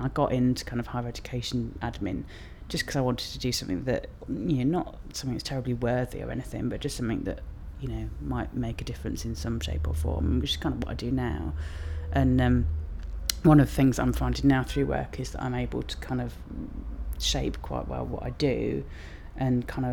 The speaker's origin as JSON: {"language": "English", "town": "Portsmouth", "region": "South East England", "country": "United Kingdom", "tie": "born or raised there", "also_born_or_lived": "Leeds", "lives_now": "Leicester, United Kingdom", "said": "Yeah, I grew up in Portsmouth. Got some family come up from there today as well. And then I went to university in Leeds and kind of moved back down to Leicester."}